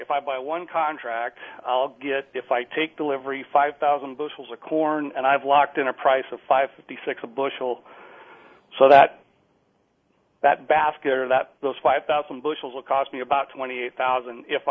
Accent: Chicago, Illinois, United States; I grew up in Chicago, and so that's where I got my experience.

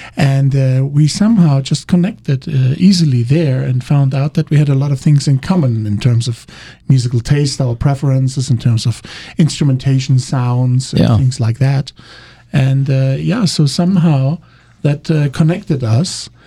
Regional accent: Germany; English is a second language; moved away; Well, I'm initially from Germany, born and raised there, and grew up there.

